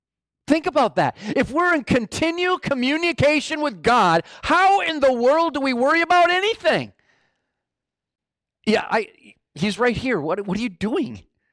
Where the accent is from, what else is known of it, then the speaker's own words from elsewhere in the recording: Rochester, United States; Growing up in Rochester, we went to a church with one of my, well, he was a teenager when I first went to the church